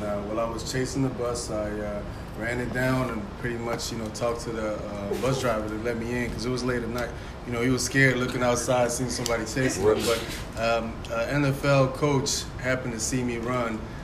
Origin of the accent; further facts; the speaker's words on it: Amsterdam, North Holland, Netherlands; also born or lived in Barbados; I'm from Barbados, but I grew up in Amsterdam.